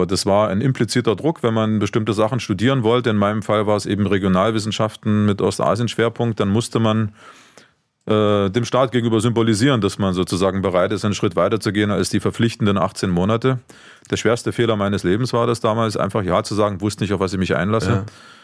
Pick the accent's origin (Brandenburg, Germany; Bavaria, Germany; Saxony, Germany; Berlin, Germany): Saxony, Germany; Leipzig; Ich war begeistert von dem, was da am 9. Oktober in meiner Heimatstadt Leipzig passiert ist